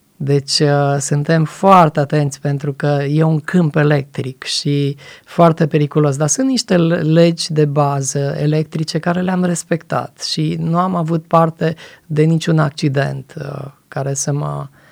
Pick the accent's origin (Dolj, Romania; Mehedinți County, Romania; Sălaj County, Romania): Sălaj County, Romania; Jibou; De mic copil am fost crescut într-o familie creștină în nordul țării, în județul Sălaj, în orașul meu natal, în orașul Jibou, unde m-am născut. Am făcut parte dintr-o biserică baptistă activă